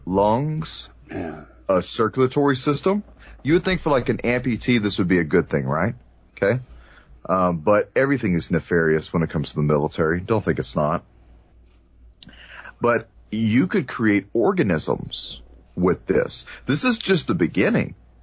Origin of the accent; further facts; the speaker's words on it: Texas, United States; accent: Texas; There's my Texas accent, y'all.